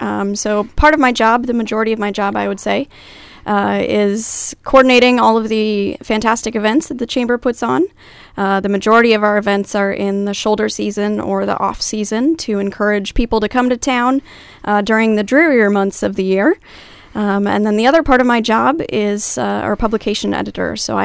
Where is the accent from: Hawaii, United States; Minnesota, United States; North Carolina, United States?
Minnesota, United States; I'm a Minnesota girl, born and raised in Minnesota, and decided I loved the state but wanted to explore other parts of the country.